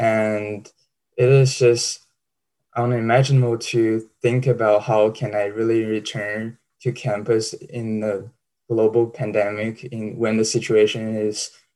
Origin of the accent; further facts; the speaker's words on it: China; now in United States; In my hometown, it is the epicenter, but now there's no single case in my hometown, and my family, I don't worry about my family because I feel like they're pretty safe.